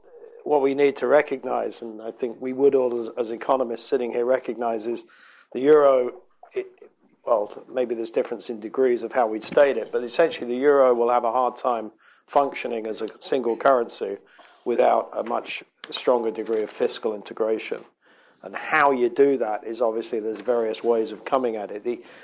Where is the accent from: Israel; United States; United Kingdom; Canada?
United Kingdom; probably as a Brit would reluctantly, but probably say yes